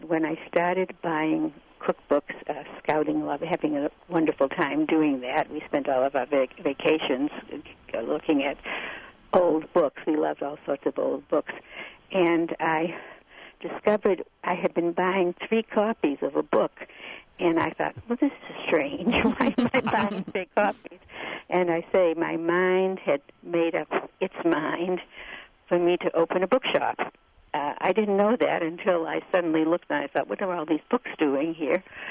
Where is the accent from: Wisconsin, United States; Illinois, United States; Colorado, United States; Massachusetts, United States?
Massachusetts, United States; Boston; I grew up in Boston in a Jewish household